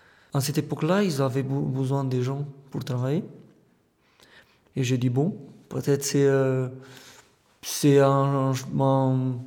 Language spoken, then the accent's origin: French; Panade, Alba County, Romania; French is a second language; Je viens de Roumanie, dans un petit village qui s'appelle Panade. C'est à côté d'une ville qui s'appelle Blaj.